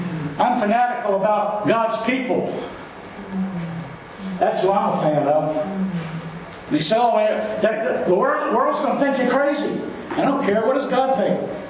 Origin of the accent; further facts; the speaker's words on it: Louisiana, United States; And I'm from Louisiana, so when the Saints won their Super Bowl, my sister and mother sent me up a couple of Saints shirts.